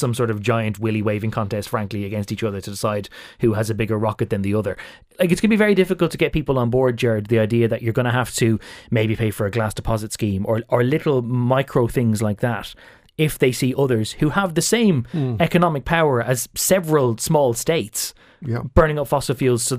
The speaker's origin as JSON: {"language": "English", "region": "Leinster", "country": "Ireland", "said": "But I'm from Meath, and I know that a lot of people around my native neck of the woods"}